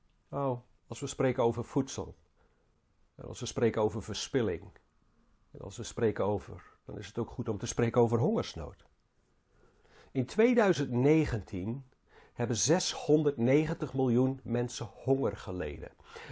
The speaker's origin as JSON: {"language": "Dutch", "region": "Flanders", "country": "Belgium", "said": "laten we eens kijken hoe wij gemiddeld als Vlaming boodschappen doen."}